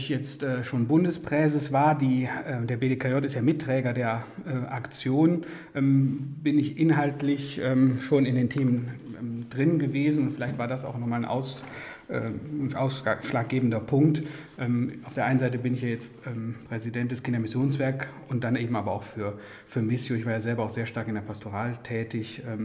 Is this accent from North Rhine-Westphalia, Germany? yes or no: yes; North Rhine-Westphalia, Germany; Ich komme ja aus dem Siegerland, da liegt dann auch schon mal Schnee zu der Zeit